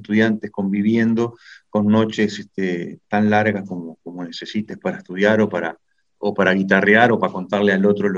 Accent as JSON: {"language": "Spanish", "town": "25 de Agosto", "region": "Florida", "country": "Uruguay", "tie": "born there", "said": "un pueblito, 25 de agosto, que es donde yo nací."}